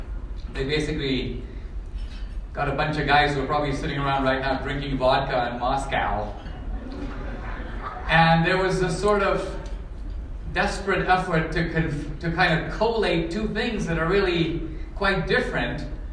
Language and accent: English; Mumbai, Maharashtra, India; now in United States; Debbie and I we're both immigrants. Debbie's from Venezuela. I grew up in Mumbai, India. We came to America